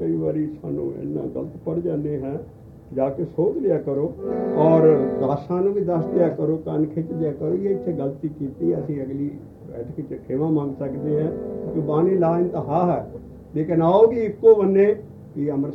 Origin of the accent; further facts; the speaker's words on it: Punjab, India; born there; ਮੇਰਾ ਜਨਮ ਹੋਇਆ ਸਾਰਾ ਉਹ ਪਿੰਡ ਬਾਬੇ ਵਿਕਾਲੇ ਦੇ ਲਾਗੇ।